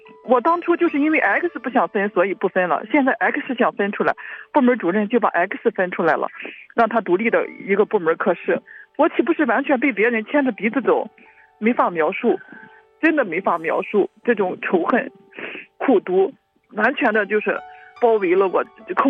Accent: Shandong, China; 我是来自山东的

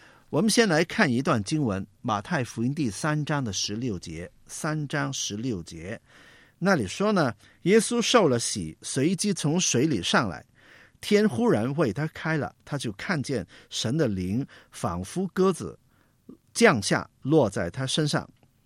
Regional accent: China; 我们中国人有一个坏习惯，常常去批评别人

